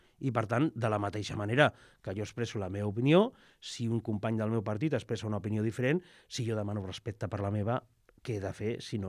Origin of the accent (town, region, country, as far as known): Tarragona, Catalonia, Spain; born or raised there